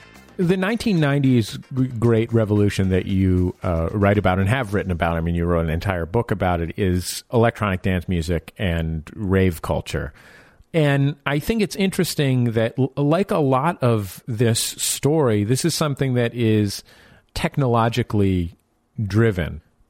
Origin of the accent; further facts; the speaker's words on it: San Francisco, California, United States; I'm from San Francisco, so I think about